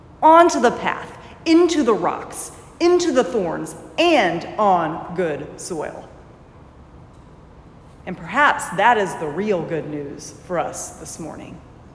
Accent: Franklin, Indiana, United States; many of you know that I grew up in Franklin, Indiana. This is now solidly a suburb of Indianapolis

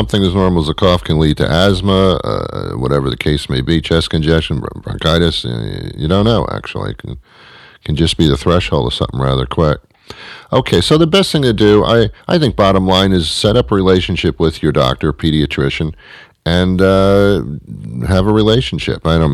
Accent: Teaneck, New Jersey, United States; now in Massachusetts, United States; Oh, I'm from Teaneck. I was born and raised in Teaneck. I don't know what I'm doing in Massachusetts, but that's something else.

